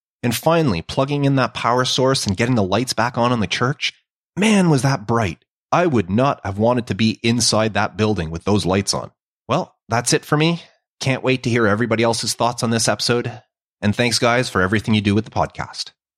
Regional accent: Canada; Trust me, I'm Canadian, and with our winters here, I know what it is to do a donut in a vehicle.

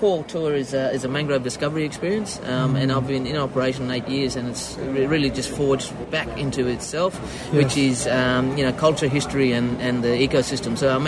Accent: Broome, Western Australia, Australia; I'm from Broome, WA, Northwest there. Our people there, Yarra Yugan people. We got links right back to, through around that area in the Dampier Peninsula.

